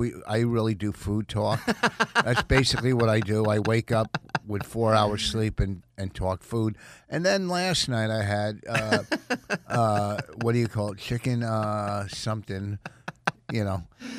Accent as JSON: {"language": "English", "region": "New Jersey", "country": "United States", "said": "I'm from Jersey."}